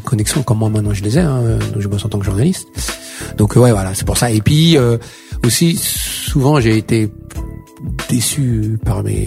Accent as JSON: {"language": "French", "country": "France", "said": "vrai que c'est là-bas que j'ai compris que j'étais d'abord français."}